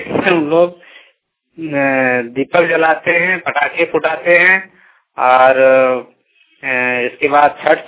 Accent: Katwan, India; मैं देवघर जिला से मोहनपुर प्रखंड के कटवन गांव से हूं

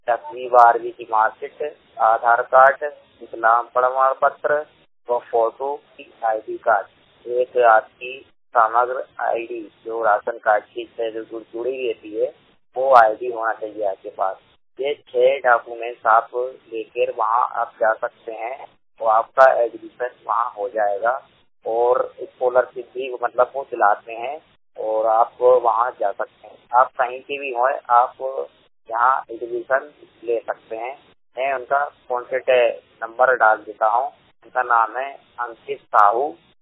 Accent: Bhopal, Madhya Pradesh, India; मैं भोपाल जिले का निवासी हूँ।

